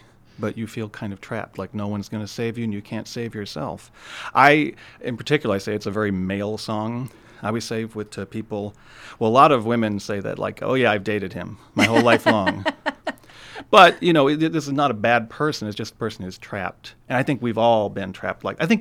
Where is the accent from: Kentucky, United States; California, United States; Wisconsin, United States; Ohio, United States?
Kentucky, United States; you know, I'm from Kentucky originally, and so although, you know, people compare me to … people like that, there's still that Appalachian base to what